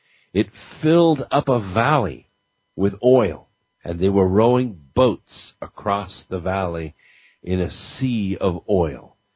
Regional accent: Huntington Beach, California, United States; I grew up in Huntington Beach.

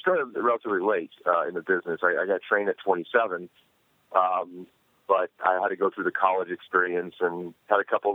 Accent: Portland, Oregon, United States; growing up around Andre the Giant, Jesse Ventura, guys coming to the Portland territory where I have my most significant childhood memories.

